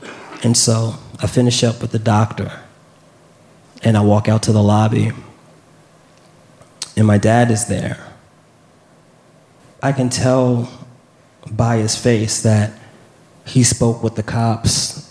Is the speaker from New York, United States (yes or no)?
yes; New York, United States; I don't know if that's how you say it. I'm from New York.